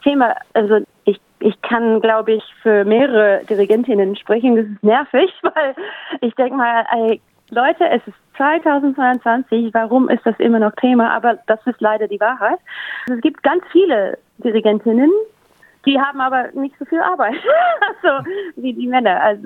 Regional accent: Melbourne, Victoria, Australia; Aus Melbourne, in Victoria.

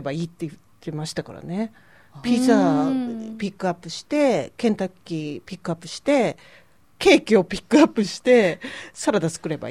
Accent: Iwate, Japan; あのうち岩手なんですけど

